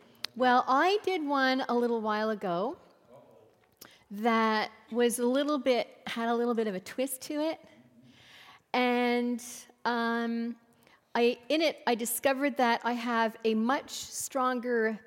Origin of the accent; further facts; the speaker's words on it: Montreal, Quebec, Canada; Yeah, because we grew up in Montreal. I was really fluent at one point in my life